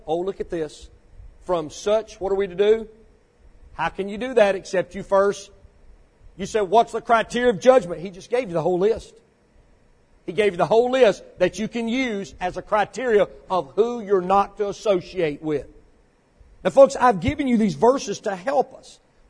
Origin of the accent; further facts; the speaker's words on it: Mississippi, United States; born there; moved away; Listen, I was born in Mississippi, but I got out of there as quick as I could.